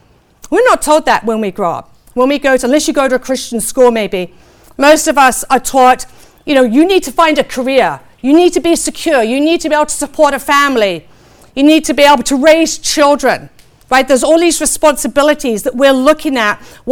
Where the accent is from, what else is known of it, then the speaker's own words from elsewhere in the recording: England, United Kingdom; accent: English; Always blame that on my English accent, by the way.